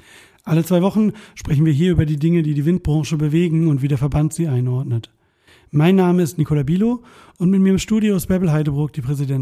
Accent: North Rhine-Westphalia, Germany; aus dem Ruhrgebiet, wo ich aufgewachsen bin

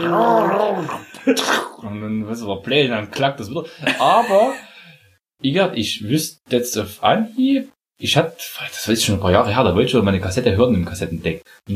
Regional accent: Saxony, Germany; Nein, wir kommen aus der Zone aus Sachsen.

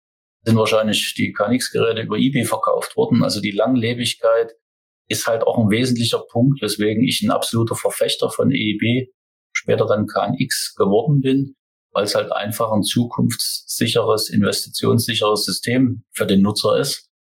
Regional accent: Saxony, Germany; now in Thuringia, Germany; Wirst du das als Sachse, der in Thüringen lebt, auch ein paar Jahre im Sauerland aushalten?

